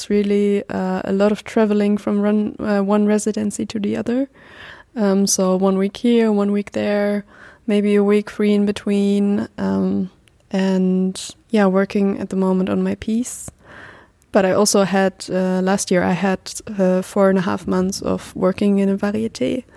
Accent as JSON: {"language": "English", "country": "Germany", "said": "I'm a circus artist. I do seer wheel. I'm 25 years old now, and I'm from Germany."}